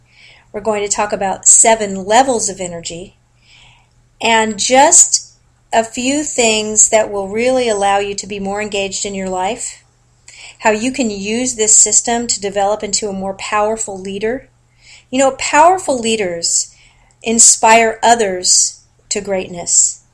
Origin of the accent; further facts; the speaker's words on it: California, United States; born there; I was born in California on Easter Sunday